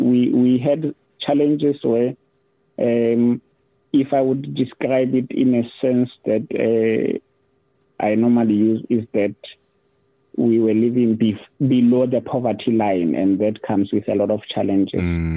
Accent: Mafikeng, North West, South Africa; I grew up in Northwest, in a town, Mafikeng.

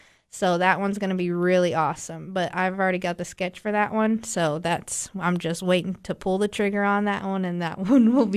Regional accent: Odessa, Texas, United States; now in Cookeville, United States; Yes, I'm originally from Odessa, Texas. So where Friday Night Lights is the high school that I graduated from.

